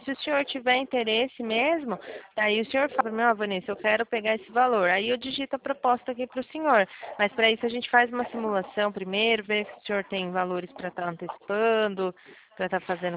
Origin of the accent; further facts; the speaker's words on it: São Paulo, Brazil; Eu sou do interior de São Paulo